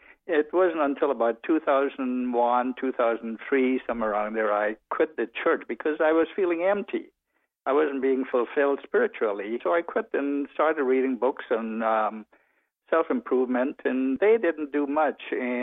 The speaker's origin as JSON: {"language": "English", "country": "Guyana", "tie": "born there", "said": "I was born in Guyana, formerly British Guyana in South America. The fourth of eight children"}